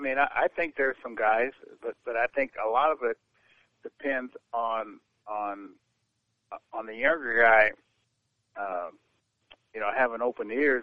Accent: California, United States; and I was from California, even though my dad's from the South.

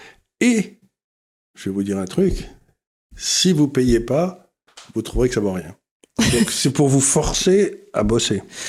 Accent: Toulouse, Occitanie, France; c'était ma grande excuse, ma grande insulte quand j'étais jeune à Toulouse, comme ça, dans les années 60

